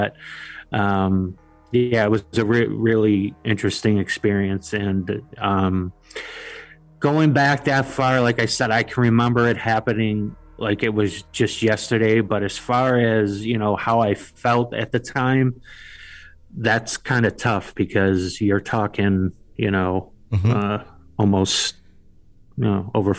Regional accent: Buffalo, New York, United States; And I grew up on the Lower West Side of Buffalo, New York, which is a very historic area.

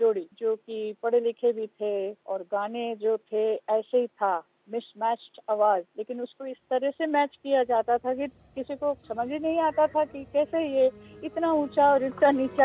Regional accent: West Bengal, India; I am from Bengal, मैं बंगाली हूँ, तो मुझे उर्दू के साथ कोई बिल्कुल कुछ भी नहीं था नाता।

